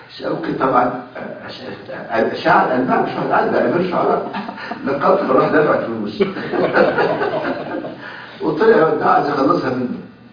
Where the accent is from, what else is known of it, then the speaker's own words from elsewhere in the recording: Egypt; كان عندنا في مصر حافظ ابراهيم وشوقي